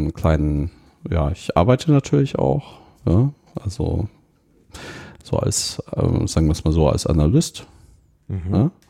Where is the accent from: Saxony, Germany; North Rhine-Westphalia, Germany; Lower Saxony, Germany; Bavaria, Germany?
Bavaria, Germany; Munich; Ich komme aus München.